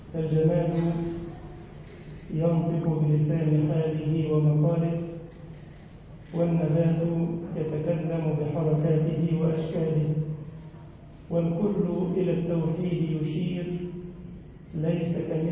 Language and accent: Arabic; Egypt; اللهم اجعل بلدنا مصر أمنا وأمانا واطمئنانا وسائر بلاد المسلمين